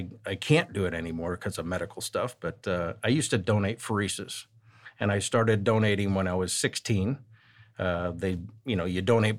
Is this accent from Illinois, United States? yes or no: no; St. Louis, Missouri, United States; I live in St. Louis Hills and really love the neighborhood. It brings back a lot because I'm from Baden.